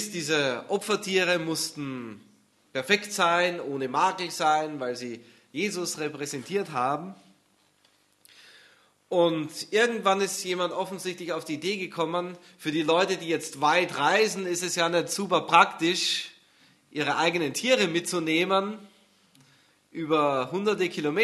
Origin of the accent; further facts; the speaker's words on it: Austria; Frühjahrsputz, Osterputz, hat man bei uns in Österreich gesagt.